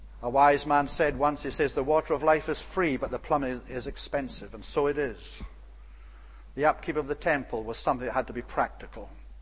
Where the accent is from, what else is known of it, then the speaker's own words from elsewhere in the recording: Scotland, United Kingdom; as a child, growing up in Scotland.